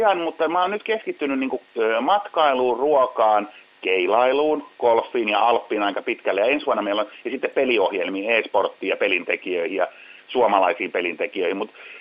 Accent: Iisalmi, North Savo, Finland; born there; Kaikki on lähtenyt vuonna 71, kun mä oon syntynyt. Eli mä oon syntynyt Iisalmessa.

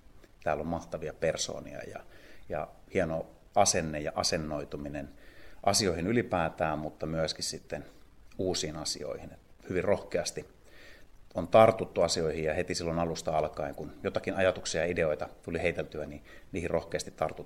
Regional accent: Laihia, Ostrobothnia, Finland; also born or lived in Nurmo; now in Ulvila, Finland; Ulvilassa ja olen ollut satakuntalainen jo vajaa parikymmentä vuotta. Lähtöisin olen Pohjanmaalta, Nurmossa syntynyt ja Laihialla on koulut käynyt.

